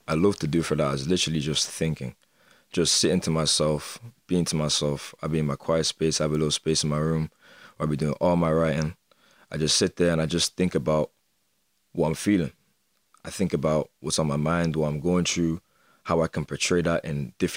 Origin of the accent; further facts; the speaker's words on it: Mullingar, Westmeath, Ireland; Growing up in Mullingar as a black person